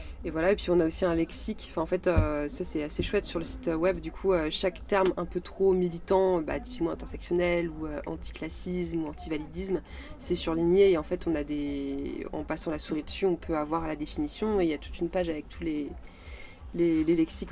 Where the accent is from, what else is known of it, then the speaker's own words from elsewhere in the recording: Brittany, France; étant donné que je suis bretonne